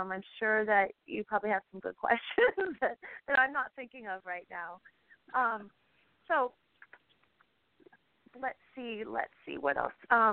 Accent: California, United States; I grew up in California. I don't know. Love brought me here.

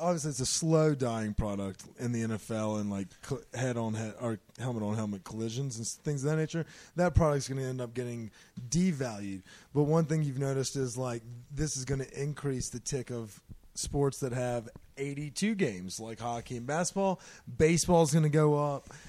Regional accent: Mississippi, United States; Mississippi, my home state, neighbor to yours, you probably know it fairly well.

